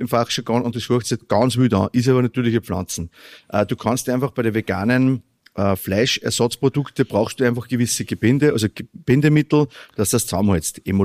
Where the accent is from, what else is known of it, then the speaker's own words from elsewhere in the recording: Upper Austria, Austria; Weißt du, ist das in ganz Österreich so oder ist das nur bei uns in Oberösterreich, ja, bei den Bandschuhen und so?